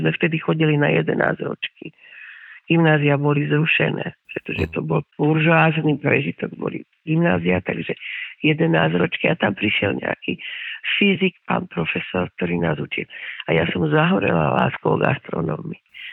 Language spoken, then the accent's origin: Slovak; Banská Štiavnica, Banská Bystrica Region, Slovakia; Ja som vyrastala v Váskej Štiavnici, to je dnes naozaj konečne obnovené a veľmi krásne.